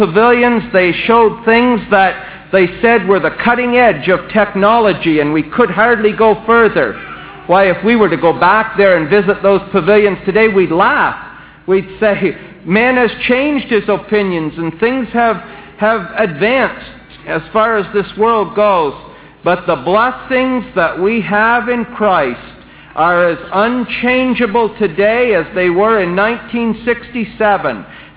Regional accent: Montreal, Quebec, Canada; I grew up in Montreal, and in 1967, when Canada had its centennial, they had a World's Fair as well.

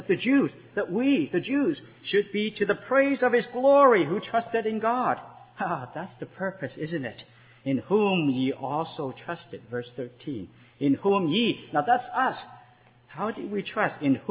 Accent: Canada; Now, some of you and Canadians, and we as Canadian perhaps won't even understand this word as much as our American brethren.

